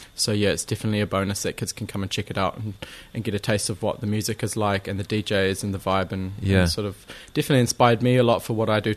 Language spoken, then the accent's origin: English; Raglan, Waikato, New Zealand; So I grew up here. This has been my hometown, and I've lived in Raglan on and off my whole life, just apart from a brief OE in 2019 where I went over to Europe.